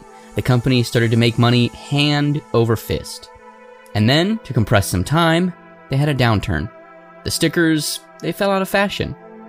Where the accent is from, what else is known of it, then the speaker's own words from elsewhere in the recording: Tucson, Arizona, United States; So I am originally from Tucson.